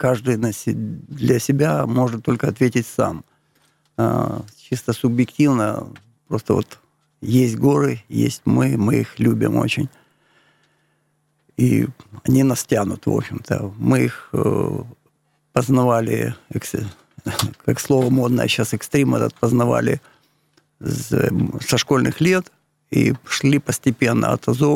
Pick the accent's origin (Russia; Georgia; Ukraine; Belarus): Ukraine; Kyiv; киевлянин мы, как говорится, в Киеве находимся